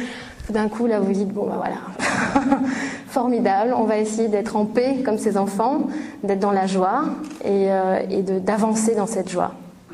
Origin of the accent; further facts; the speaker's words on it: France; Enfin, puis je suis française, on est un peuple de colériques.